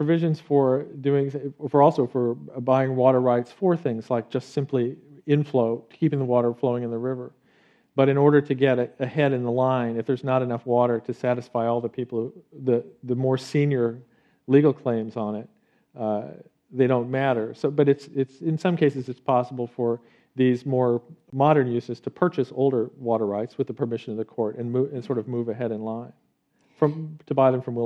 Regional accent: Connecticut, United States; I mean, I come from Connecticut, which is a crummy wine state, so I know what it is to make.

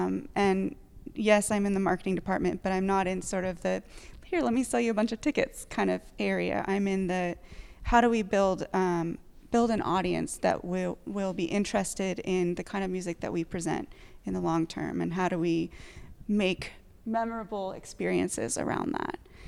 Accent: Austin, Texas, United States; I was growing up in Austin, Texas. I went to the University of Texas at Austin.

